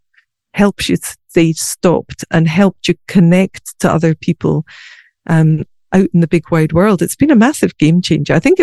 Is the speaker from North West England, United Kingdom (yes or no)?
no; Scotland, United Kingdom; so I was brought up in Scotland and we used to go on sailing holidays and run wild in the fields and pick strawberries